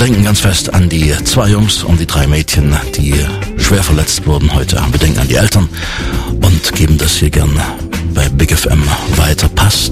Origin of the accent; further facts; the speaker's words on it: Wilhelmsdorf, Germany; Im Dorf, wo ich herkomme, Wilhelmsdorf